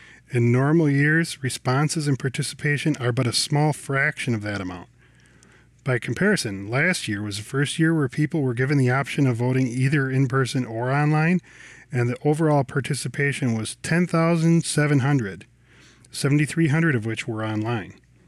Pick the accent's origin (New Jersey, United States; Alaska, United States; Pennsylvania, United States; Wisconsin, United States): Wisconsin, United States; I can tell you, in all honesty, I was born and raised in Wisconsin, and I have never heard of the Conservation Congress until I was out of college.